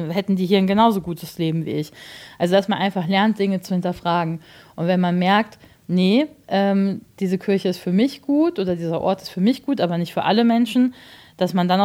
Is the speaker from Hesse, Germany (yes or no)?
yes; Kassel, Hesse, Germany; weil ich aus Kassel komme und ich es total schön fand, in meiner Heimat zu drehen